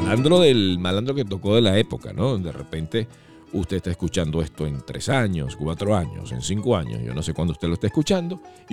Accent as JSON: {"language": "Spanish", "country": "Venezuela", "moved": "yes", "said": "porque somos muy poquitos los que salimos de Venezuela, por la sencilla razón que en Venezuela la gente no le gusta salir. Entonces, por aquí estamos muy poquitos."}